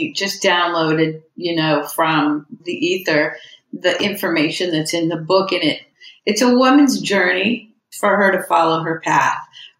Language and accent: English; Florida, United States; Sure. I grew up in Florida, and I've always been involved in the arts and creative writing and writing.